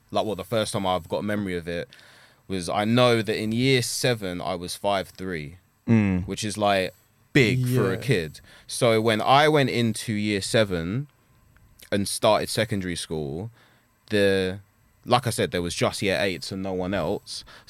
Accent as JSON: {"language": "English", "town": "Chafford Hundred", "region": "East of England", "country": "United Kingdom", "tie": "born or raised there", "also_born_or_lived": "New Cross", "said": "I was born in New Cross, lived there till I was like three. We were like one of the first families to move into Chafford, like 94, 95."}